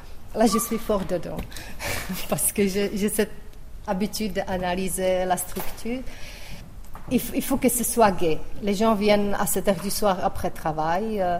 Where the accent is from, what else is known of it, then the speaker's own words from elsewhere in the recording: Vienna, Austria; French is a second language; now in Belgium; Moi, franchement, je suis venue en Belgique de Vienne. Moi, je connaissais que trois choses. Bonjour, merci et je t'aime.